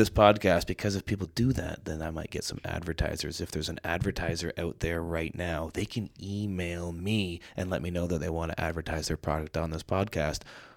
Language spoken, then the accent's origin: English; Canada; We're Canadian, so we play hockey as Canadians, don't we?